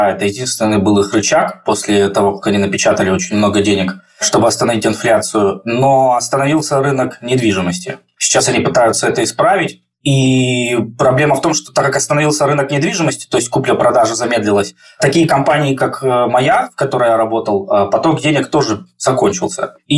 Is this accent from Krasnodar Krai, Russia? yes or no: yes; Krasnodar, Krasnodar Krai, Russia; грин-карта позволяла полгода жить в США, полгода жить в России. А сами мы из Краснодара.